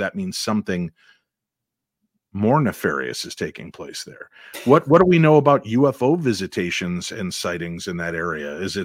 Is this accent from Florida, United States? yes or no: no; Illinois, United States; Because I grew up in Illinois, and I remember very clearly, I used to hang out at Stratford Square Mall in Bloomingdale, Illinois.